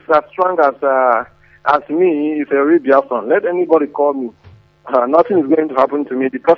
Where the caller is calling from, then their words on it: Malaysia; I'm calling from Malaysia